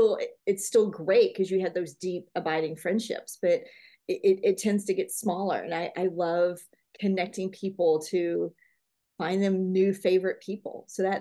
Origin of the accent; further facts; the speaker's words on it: Arkansas, United States; I grew up in Arkansas, in the Washita Mountains, right on the lakes.